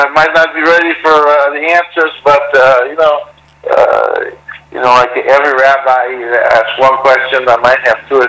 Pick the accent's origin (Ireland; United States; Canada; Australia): United States; Manhattan, New York; born there; I was born in Manhattan in a Jewish family. And who would ever thunk it, a Jew from Manhattan? But I was raised Jewish.